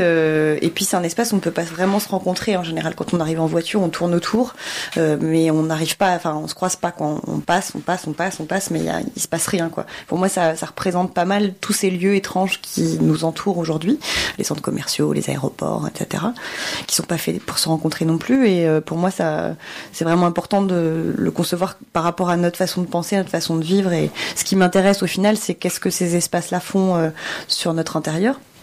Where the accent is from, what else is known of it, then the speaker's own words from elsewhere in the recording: Nantes, Pays de la Loire, France; on vient de Nantes et on est quand même la ville du rond-point, quoi.